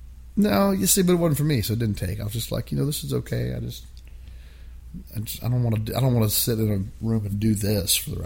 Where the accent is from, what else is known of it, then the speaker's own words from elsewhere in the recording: Kentucky, United States; In Kentucky, but okay, not in my hometown, in a different town.